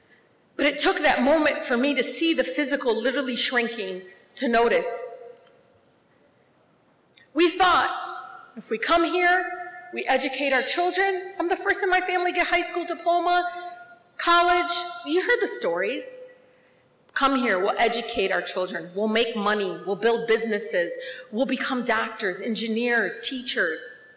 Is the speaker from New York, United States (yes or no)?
no; Detroit, Michigan, United States; But I was raised in Detroit.